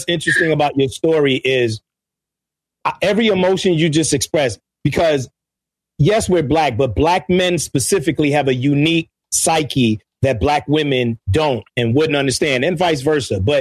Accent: New York, United States; I think you remind me of a lot of the Puerto Rican, Dominican, Latinos that I grew up with in New York.

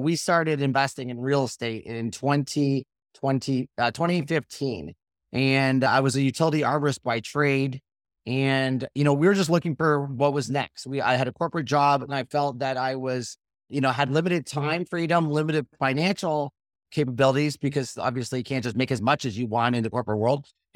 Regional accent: Canada; being a Canadian, financing, how to find the deals.

